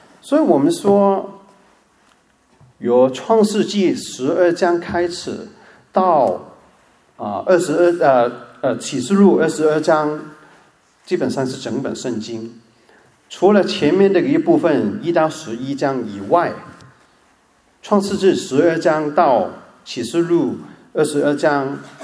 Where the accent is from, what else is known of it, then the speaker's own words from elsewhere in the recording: China; 我们是中国人这很清楚了，是吧？